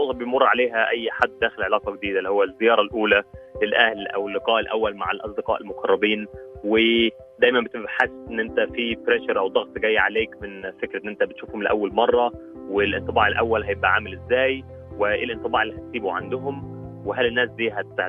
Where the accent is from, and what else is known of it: Egypt